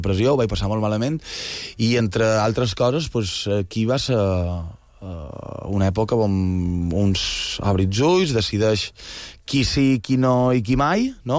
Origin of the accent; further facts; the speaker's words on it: Palma, Balearic Islands, Spain; jo som de Santa Catalina, som catalinero